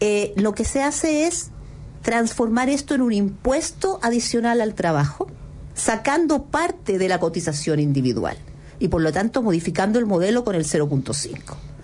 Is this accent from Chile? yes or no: yes; Chile; a ese acuerdo llegamos como chilenos